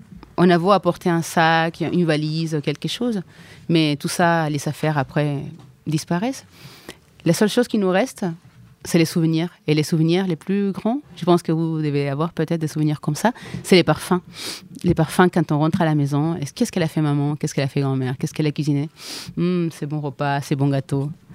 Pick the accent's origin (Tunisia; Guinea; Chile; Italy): Chile; French is a second language; moved away as an adult; now in France; Chili. Je suis partie. J'ai pris l'avion et j'ai traversé un continent. Je suis arrivée en France. Je ne parlais pas français.